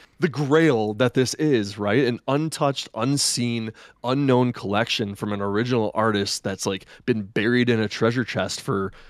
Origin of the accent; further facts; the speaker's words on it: Flint, Michigan, United States; We're from Flint, Michigan.